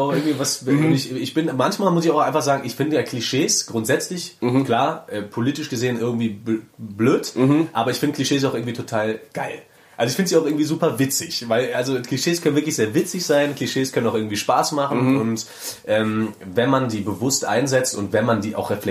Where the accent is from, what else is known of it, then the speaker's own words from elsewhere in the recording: Lüdenscheid, North Rhine-Westphalia, Germany; ich bin ja in Lüdenscheid aufgewachsen, 80.000 Einwohner irgendwie, also so eine kleine Stadt einfach